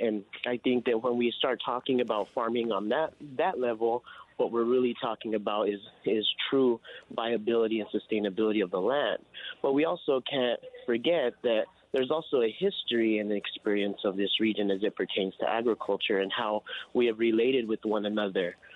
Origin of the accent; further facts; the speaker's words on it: Peñasco, New Mexico, United States; now in Albuquerque, United States; I'm originally from Peñasco, New Mexico, and I currently farm in the South Valley of Albuquerque